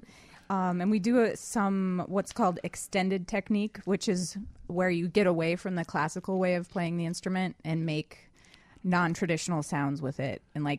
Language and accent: English; Ennis, Montana, United States; also born or lived in Butte / Bozeman; I was born in Butte. I grew up in Ennis, and then I moved to Bozeman.